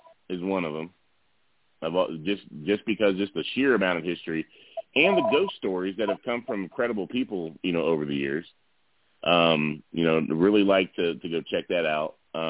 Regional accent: San Antonio, Texas, United States; for someone who's born and raised in San Antonio, that would be the pinnacle.

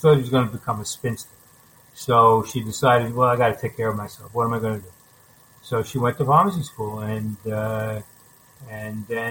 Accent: College Point, New York, United States; when I was a kid, I grew up obviously in College Point, and there was German, Irish, and Italian.

